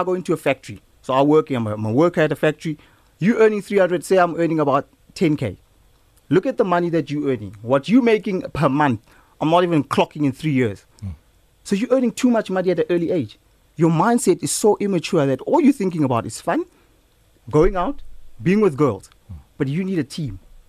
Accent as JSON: {"language": "English", "town": "Soweto", "region": "Gauteng", "country": "South Africa", "said": "I'm from Soweto, Midlands"}